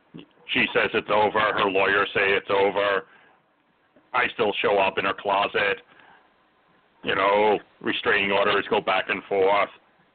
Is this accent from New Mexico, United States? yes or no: no; Long Island, New York, United States; I grew up on Long Island in part. My family would come over from Transylvania, and I'd spend time with family here.